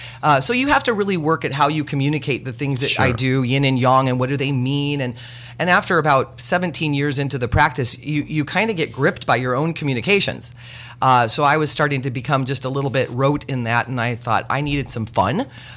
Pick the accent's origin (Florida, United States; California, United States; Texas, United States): California, United States; Fontana; Absolutely. I grew up in Southern California, a little town called Fontana.